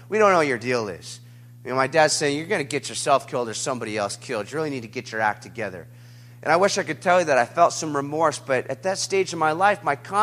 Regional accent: Huntington, California, United States; born or raised there

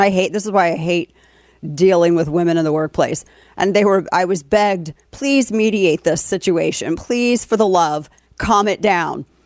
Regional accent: St. Louis, Missouri, United States; in my hometown of St. Louis.

